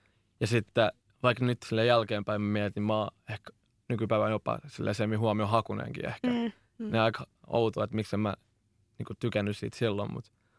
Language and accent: Finnish; Iraq; Finnish is a second language; now in Finland; mä oon Irakista itse alun perin